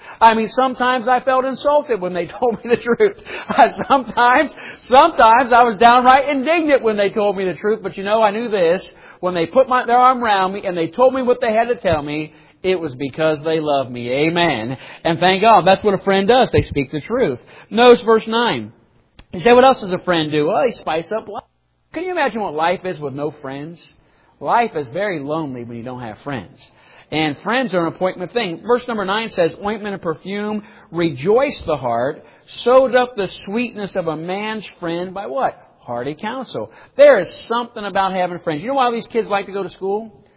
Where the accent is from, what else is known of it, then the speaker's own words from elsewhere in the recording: Blue Ash, Ohio, United States; and where I grew up in Blue Ash, we were kind of separated, right?